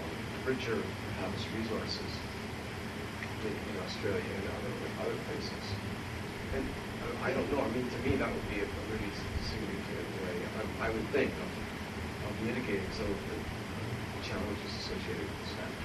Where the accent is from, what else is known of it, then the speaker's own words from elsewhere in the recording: Canada; I mean, I'm from Canada, and I've been in northern parts of British Columbia.